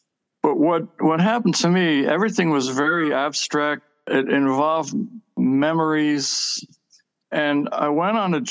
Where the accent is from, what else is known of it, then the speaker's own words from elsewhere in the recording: New York, United States; also born or lived in Germany; now in Washington, United States; I was born in Germany. I grew up in New York, and I moved down here to Washington to take on a job as a government cartographer.